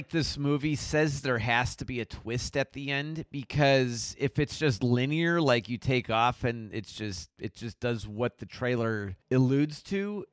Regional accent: Chicago, Illinois, United States; I grew up in Chicago.

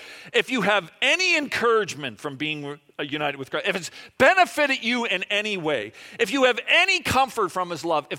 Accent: Charlottetown, Prince Edward Island, Canada; I grew up in Charlottetown, in case you didn't know.

